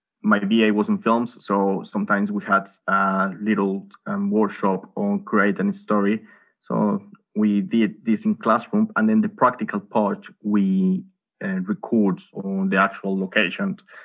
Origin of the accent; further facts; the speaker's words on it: Colombia; growing up in Colombia is a completely different situation and completely different world, education, neighborhoods, communities.